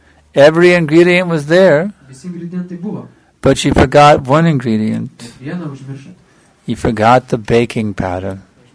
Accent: United States; I come from America. She's supposed to be the wealthiest, most powerful, and happiest people in the world.

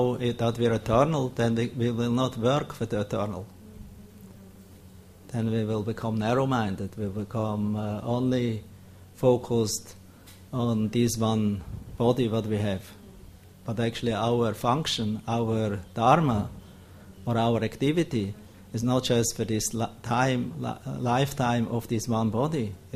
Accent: Switzerland; I'm from Switzerland, so I came a little late.

